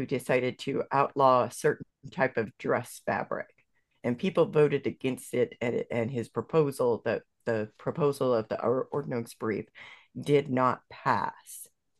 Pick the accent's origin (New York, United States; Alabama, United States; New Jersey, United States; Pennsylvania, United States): Pennsylvania, United States; also born or lived in Wisconsin; I was born in Pennsylvania. I lived in three different Amish settlements in Western Pennsylvania. And I also lived in two different Amish settlements in Wisconsin.